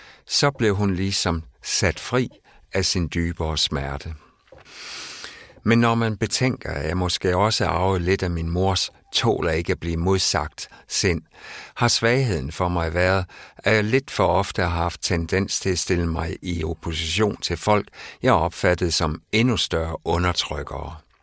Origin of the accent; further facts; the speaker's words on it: West Jutland, Denmark; hele jantelovsundertrykkelsen, vi voksede op med i Vestjylland.